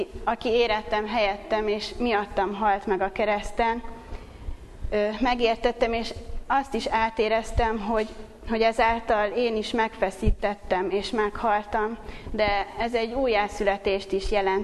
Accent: Pécs, Baranya, Hungary; Pécsről jöttem férjemmel és egy majdnem 4 éves kisfiammal

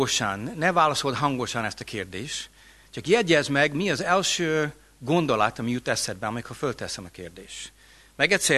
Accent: United States; Hungarian is a second language; moved away as an adult; now in Hungary; amerikai vagyok, de 24, lassan 25 éve itt élek, mint misszionárius, ami azt jelenti, hogy 25 éve küszködök a ti nyelvetekkel.

